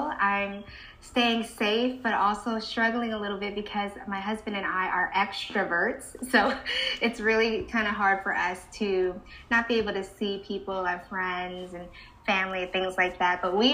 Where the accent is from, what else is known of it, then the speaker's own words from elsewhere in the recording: Maryland, United States; now in New York, United States; And so basically, I'm Filipino-American. Mm-hmm. So both parents are Filipina. I was born and raised in Maryland.